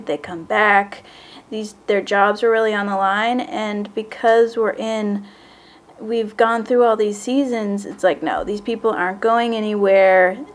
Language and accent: English; Washington, District of Columbia, United States; I particularly enjoy it because I'm from Washington, D.C., so I recognize these characters as being really true and real.